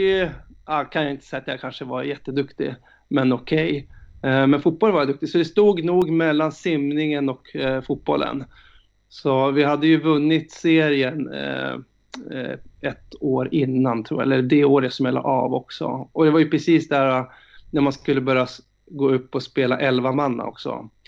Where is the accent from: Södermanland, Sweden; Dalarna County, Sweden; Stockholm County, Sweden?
Dalarna County, Sweden; Borlänge; also born or lived in Boden; Jag är ju riktigt äkta norrlänning. Jag är ju född i Boden. Men jag flyttade ju därifrån när jag var drygt 3 år. Så jag har inte så mycket minnen därifrån. Så jag ser mig ju mer som en dalkar. Så jag flyttade ju till Borlänge.